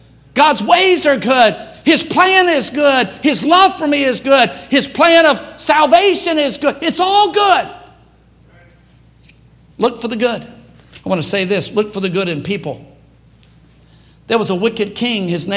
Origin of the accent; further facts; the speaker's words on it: Louisiana, United States; now in California, United States; I was born and raised in Louisiana. Where the birds don't sing, they cough.